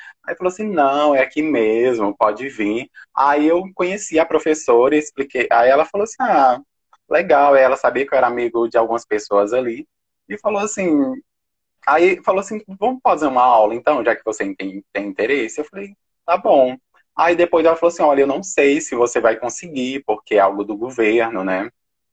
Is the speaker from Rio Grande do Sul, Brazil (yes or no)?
no; Teófilo Otoni, Minas Gerais, Brazil; eu sou do interior de Minas, né? Nordeste de Minas, vivi entre Teófilo Otoni, o interior de Teófilo Otoni, comunidade rural, e também uma comunidade rural pertencente a Itabacuri, é até o lugar que eu estou no momento, na casa da minha mãe.